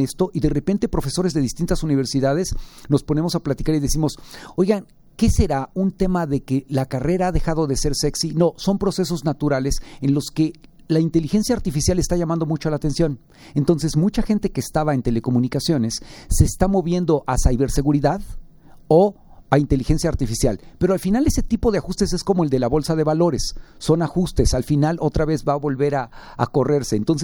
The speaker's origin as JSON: {"language": "Spanish", "region": "Puebla", "country": "Mexico", "tie": "born there", "lives_now": "Mexico City, Mexico", "said": "yo nací en Puebla, estudié en la Benemérita Universidad Autónoma de Puebla."}